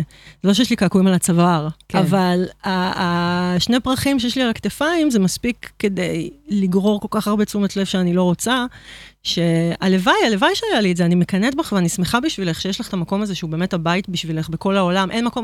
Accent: Holon, Tel Aviv District, Israel; כשאני גדלתי בחולון, היה לי קשה, וכשאני חוזרת לשם אני מרגישה את הקושי הזה מחדש

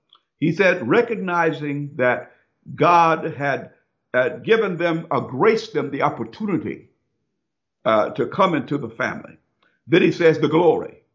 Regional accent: United States; born there; my ancestors were brought over here as slaves, but yet now I was born in America, so therefore Americans are my people.

